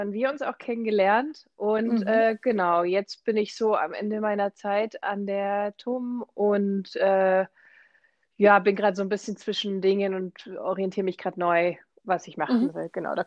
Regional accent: Munich, Bavaria, Germany; also born or lived in Hungary; Ich komme eigentlich ursprünglich nicht aus Deutschland, sondern aus Ungarn. Da bin ich geboren und bin dann im Großraum München aufgewachsen

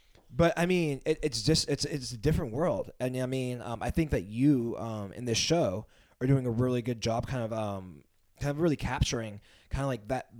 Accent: Castro Valley, California, United States; also born or lived in New Mexico; because I grew up in Castro Valley in the East Bay, and then moved to New Mexico and lived there for 7 years, and then moved back to the Bay Area

